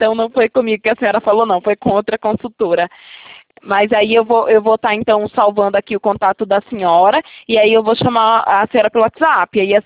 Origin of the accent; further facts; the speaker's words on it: Itatiba, São Paulo, Brazil; Eu sou da cidade de Itatiba, interior de São Paulo